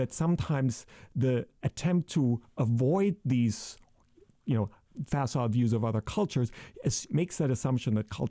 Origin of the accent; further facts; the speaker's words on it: Germany; also born or lived in Italy / United States; I grew up in Germany, I moved to Italy, I lived in the States, I travel a lot.